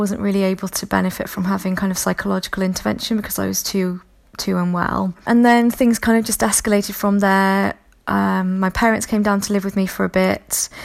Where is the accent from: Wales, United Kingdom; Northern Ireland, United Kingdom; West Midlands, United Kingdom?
Wales, United Kingdom; I'm from Wales